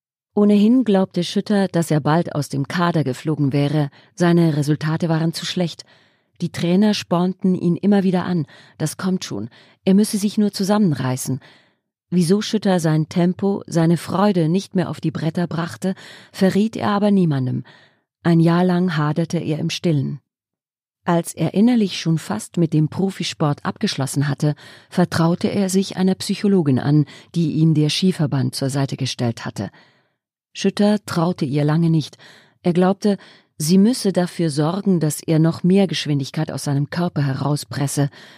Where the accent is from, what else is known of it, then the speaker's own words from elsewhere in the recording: Austria; Das ist die Kindesentwicklung in meiner Heimat. Österreich investiert viel in den Skinachwuchs.